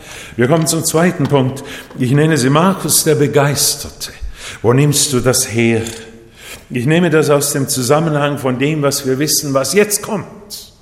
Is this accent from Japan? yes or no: yes; Japan; born or raised there